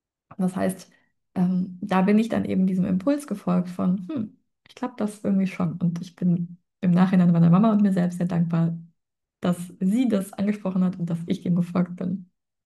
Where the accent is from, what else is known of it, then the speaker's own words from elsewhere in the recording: Aachen, North Rhine-Westphalia, Germany; ich bin in Aachen aufgewachsen